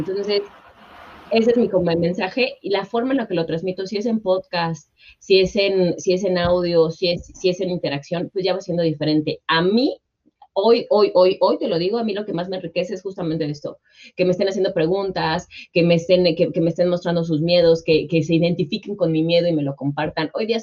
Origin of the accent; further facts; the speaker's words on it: Mexico; siendo mexicana en crisis, llevo 37 años, ¿no? Todos los que vivimos en Latinoamérica hemos crecido con crisis